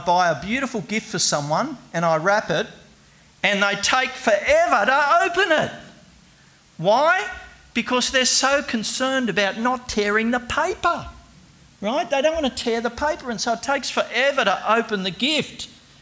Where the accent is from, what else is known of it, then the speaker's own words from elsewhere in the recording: New South Wales, Australia; This is for, I come from Western Sydney originally.